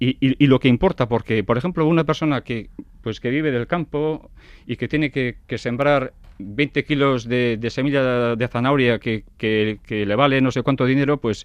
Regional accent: Basque Country, Spain; Como vascos que somos, y aquí en el País Vasco tenemos una gran atención al tiempo desde toda la historia

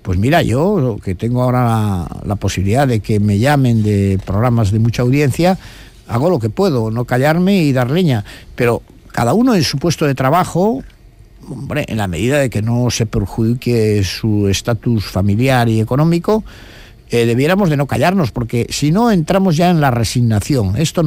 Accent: Cantabria, Spain; cuando yo nací en mi tierra de Cantabria, como estábamos en un sitio a 2.000 metros de altura, no había ni notarios, ni abogados, ni médico, ni nada de nada

